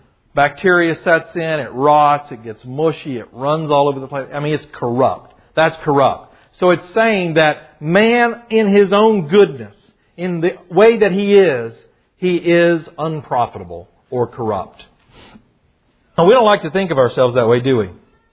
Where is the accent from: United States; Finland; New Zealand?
United States; But as an American, sometimes doesn't that just grate at our culture, you know?